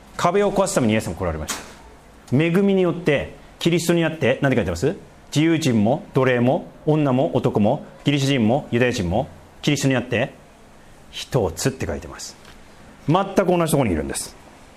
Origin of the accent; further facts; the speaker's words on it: Tohoku, Japan; now in Tokyo, Japan; ずっと東京に暮らしてますね。東北出身ですけど、大学以降はあとも海外結構行ってるからね、住んでるからなんですけど、基本東京です。